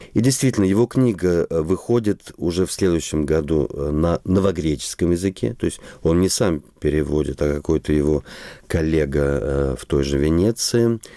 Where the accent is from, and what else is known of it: Saint Petersburg, Russia; born or raised there